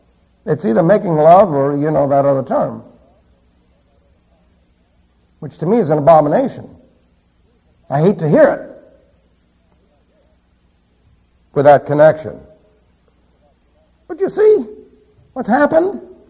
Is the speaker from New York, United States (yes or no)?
yes; New York City, New York, United States; And I was raised in New York City. Yeah, you know where that lousy salsa comes from. New York City!